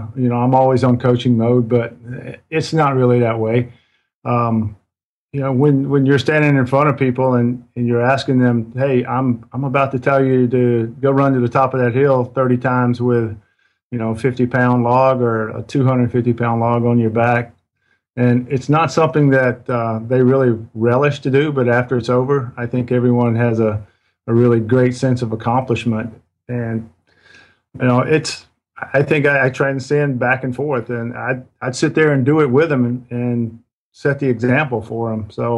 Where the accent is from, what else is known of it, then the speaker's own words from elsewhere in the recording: Macon, Georgia, United States; You know, Ben, I'm from Macon, Georgia. It's a small town back in middle Georgia.